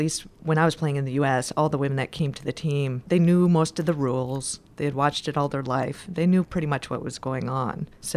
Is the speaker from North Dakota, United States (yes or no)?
no; Green Bay, Wisconsin, United States; born there; also born or lived in Houston, United States; I lived in Houston before I moved here for about 8 years, but I was born in Green Bay, Wisconsin, home of the Green Bay Packers